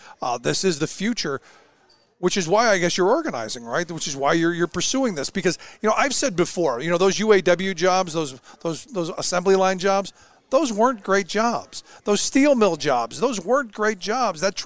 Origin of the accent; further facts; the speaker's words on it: Cleveland, Ohio, United States; Look, I grew up in Cleveland. That was a massive facility, employed thousands of people.